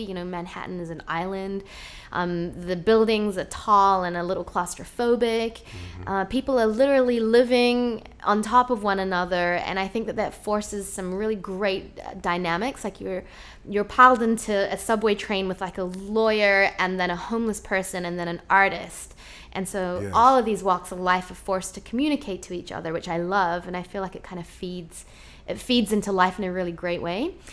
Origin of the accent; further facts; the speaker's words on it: Christchurch, Canterbury, New Zealand; I'm actually from New Zealand, and I was born in Christchurch, and this is how I normally sound.